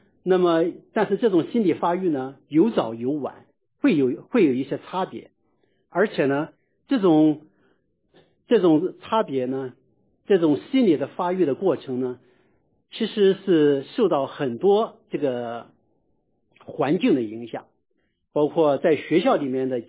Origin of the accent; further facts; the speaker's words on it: Shandong, China; 那我个人小时候，我出生在山东的一个小山村，我可能跟那时候农村的男孩子有些不一样。